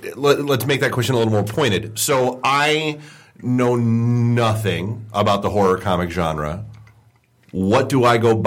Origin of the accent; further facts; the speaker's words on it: New Hampshire, United States; I grew up in New Hampshire.